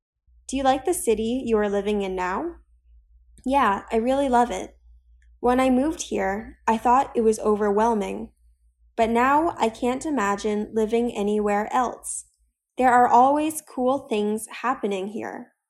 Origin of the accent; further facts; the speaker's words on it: China; My hometown isn't a major city in China, but it's not small either. As far as I know, it has a population of 5 million people.